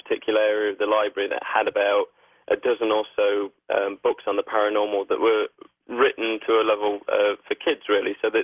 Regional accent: East Midlands, United Kingdom; I grew up in Nottinghamshire in the UK, and I've still got family there.

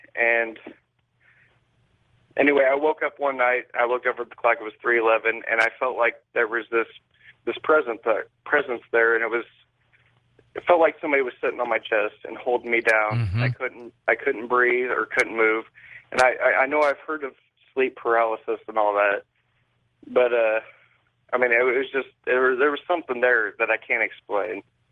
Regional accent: Wood River, Illinois, United States; I'm from Wood River, Illinois.

